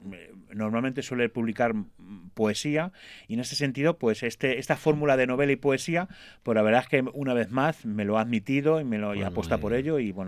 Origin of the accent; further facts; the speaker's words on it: Torrejón de la Calzada, Community of Madrid, Spain; now in Huerta de Valdecarábanos, Spain; yo soy de Torrejón de la Calzada, pero ahora me he mudado a un pueblo de Toledo, que se llama Huerta de Valdecaravanos.